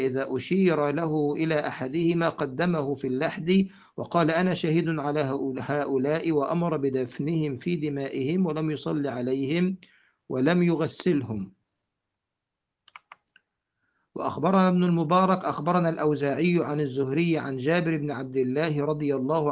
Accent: Egypt; طبعا احنا عندنا في مصر لا يوجد لا شق ولا لحد، لان الارض عندنا في الغالب طينيه

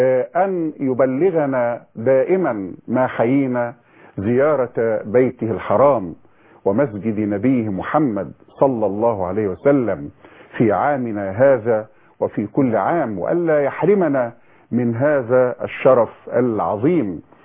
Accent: Egypt; أن يحفظ بلدنا مصر من كل سوء

